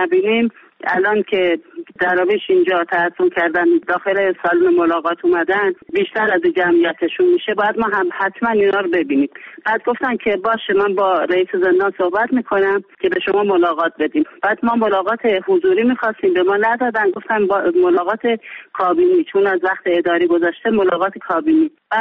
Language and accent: Persian; Iran; چون ایران وطن ما هست و ما وطنمون رو دوست داریم